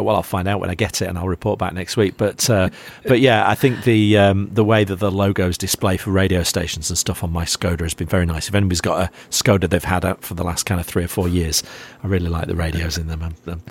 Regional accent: Newquay, South West England, United Kingdom; I grew up in Newquay, and going to watch the Radio 1 Roadshow

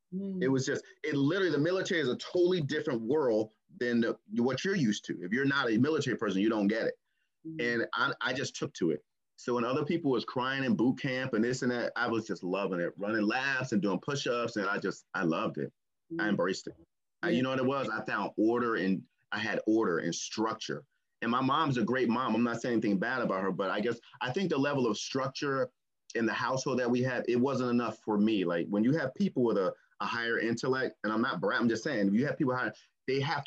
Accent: New Jersey, United States; I'm from New Jersey, but my grandma lived in Missouri, Haytown, Missouri

